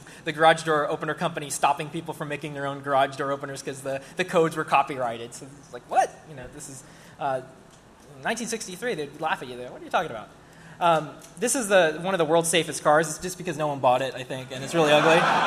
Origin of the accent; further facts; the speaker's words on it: Seattle, Washington, United States; I'm from Seattle, and we still haven't got a monorail, so it's kind of a letdown.